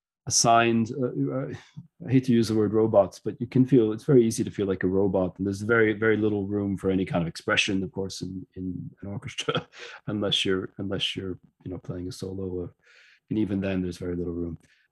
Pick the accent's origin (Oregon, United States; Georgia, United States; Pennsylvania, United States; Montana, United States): Pennsylvania, United States; Pittsburgh; I did. Yeah, I grew up in Pittsburgh.